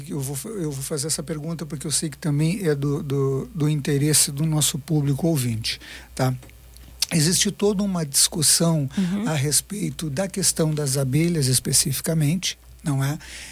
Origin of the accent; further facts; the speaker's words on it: Rio Grande do Sul, Brazil; Eu lembro deles quando eu era criança no Rio Grande do Sul.